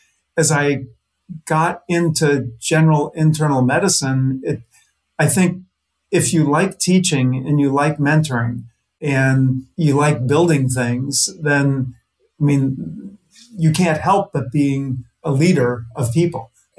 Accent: Cleveland, Ohio, United States; And I was growing up in Cleveland

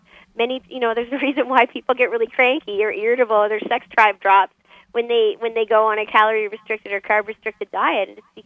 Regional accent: Canada; also born or lived in Spain; I was born in Spain, and then I moved to Canada just when I was abou

